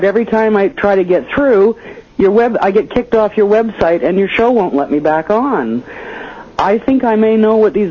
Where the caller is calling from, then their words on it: Vancouver, British Columbia, Canada; I'm calling from Vancouver.